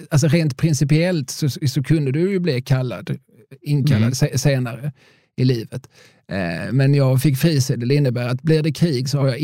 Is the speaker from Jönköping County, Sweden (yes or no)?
no; Eslöv, Skåne, Sweden; Men jag är ju från Eslöv.